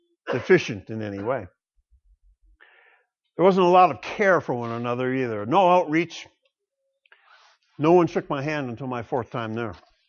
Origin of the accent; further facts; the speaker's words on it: Grand Rapids, Michigan, United States; Early in my Christian life, I almost joined a church in my hometown of Grand Rapids